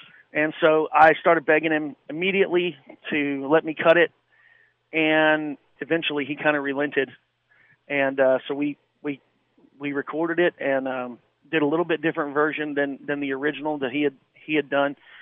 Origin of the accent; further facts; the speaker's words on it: Olney, Texas, United States; I'm from Alney, Texas.